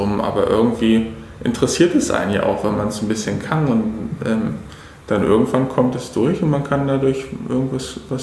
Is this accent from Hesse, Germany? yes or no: no; Graal-Müritz, Mecklenburg-Vorpommern, Germany; now in Rostock, Germany